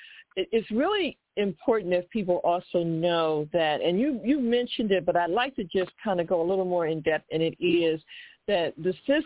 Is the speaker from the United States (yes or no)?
yes; Philadelphia, Pennsylvania, United States; I'm from Philly, y'all.